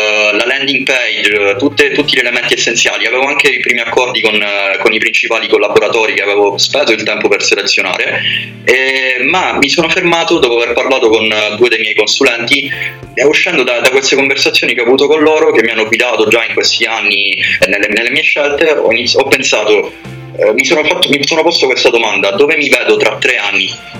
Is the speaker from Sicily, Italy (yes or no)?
yes; Sicily, Italy; now in Germany; sono passato da un luogo freddo a un altro, dalla Polonia qui in Germania, per cui aspetto di andare in Sicilia tra poco, nella mia terra natia.